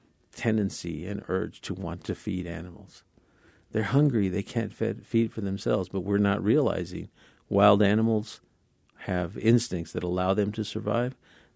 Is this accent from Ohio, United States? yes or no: no; Texas, United States; I'm a kid from South Texas, from the Rio Grande Valley of Texas. I loved nature when I was a kid.